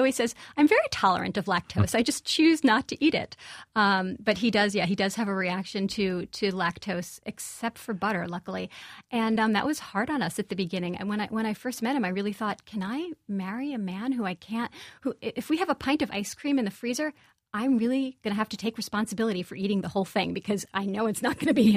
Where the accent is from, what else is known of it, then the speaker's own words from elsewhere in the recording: Brooklyn, New York, United States; My book is completely American. I grew up in Brooklyn.